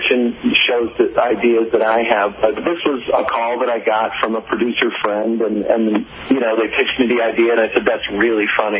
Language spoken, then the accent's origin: English; United States; So even though I'm an American, there are some really great Canadians on this show.